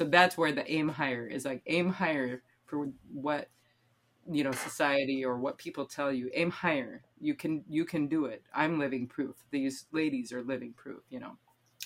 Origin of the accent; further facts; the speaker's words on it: South Dakota, United States; the way that I grew up in South Dakota, to going all over the world with men who walked on the moon.